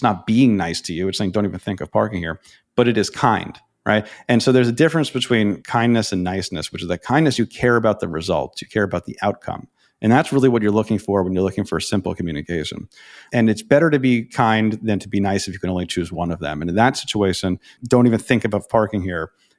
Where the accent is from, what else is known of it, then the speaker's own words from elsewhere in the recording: New York City, New York, United States; bring it back to New York, my hometown here.